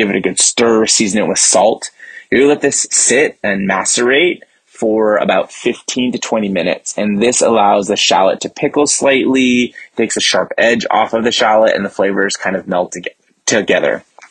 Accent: California, United States; I am from the San Francisco Bay Area.

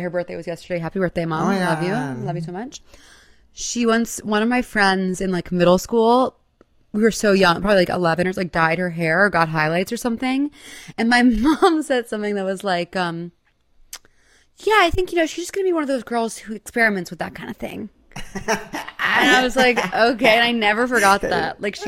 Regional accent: New York, United States; But I'm 30 from New York, twice the size of that girl in question.

